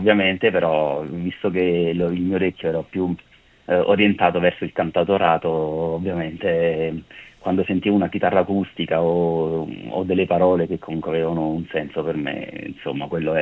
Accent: Salerno, Campania, Italy; born there; moved away as an adult; now in Milan, Italy; sono nato a Salerno, insomma, a 18 anni ho deciso di andare a studiare all'Accademia delle Belle Arti a Brera

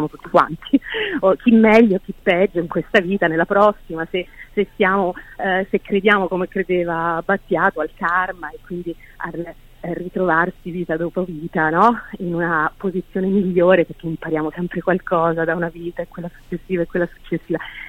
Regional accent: Tuscany, Italy; Esatto, sono della Val di Chiana.

